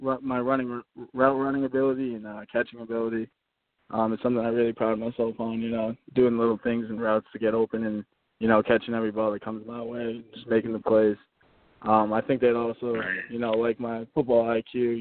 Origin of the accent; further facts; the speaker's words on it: Massachusetts, United States; Now, I grew up in Massachusetts, so I was always a huge fan of him.